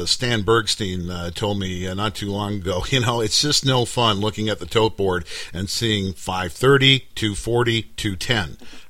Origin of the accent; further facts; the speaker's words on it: Canada; speaking as a Canadian